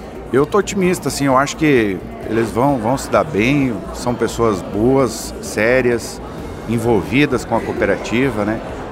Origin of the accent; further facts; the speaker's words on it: Campo Alegre, Santa Catarina, Brazil; até eu portar de uma distância bem grande, 400 quilômetros, que eu sou lá de Campo Alegre